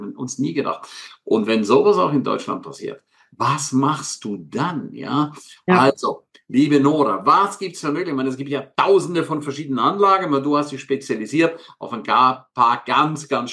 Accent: Switzerland; für mich als Schweizer Horrorszenario unvorstellbar gewesen

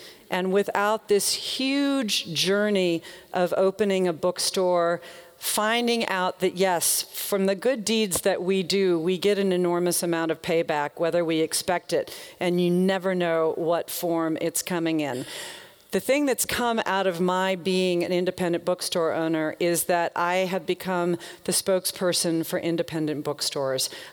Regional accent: the South, United States; Growing up in the South, I used to think that Walmart killed small towns.

